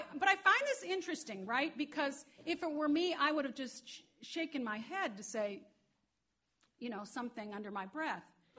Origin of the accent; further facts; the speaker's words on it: Detroit, Michigan, United States; Riots in Detroit. That was my hometown.